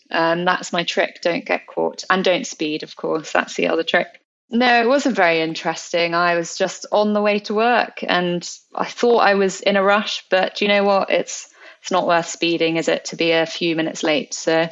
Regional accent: England, United Kingdom; I guess being English, I can't go a day without a cup of English breakfast tea.

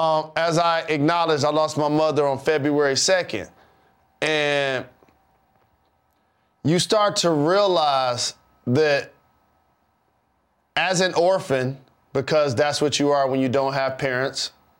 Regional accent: Detroit, Michigan, United States; I'm from the Motor City, dog. We love muscle cars and old school cars.

